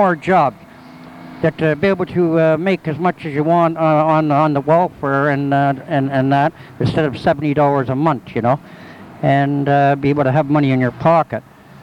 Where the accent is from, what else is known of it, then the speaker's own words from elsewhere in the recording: Toronto, Ontario, Canada; I'm from Toronto, and threatened coming up.